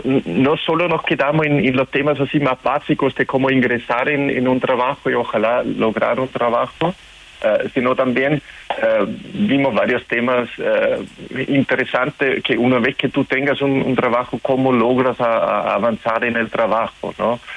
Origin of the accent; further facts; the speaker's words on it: Austria; moved away as an adult; now in Chile; ¿Qué te hace pensar que no soy chileno? Bromas aparte, yo soy austríaco. Y llegué así como a fines del siglo pasado. Ya llevo así como 22 años viviendo en Chile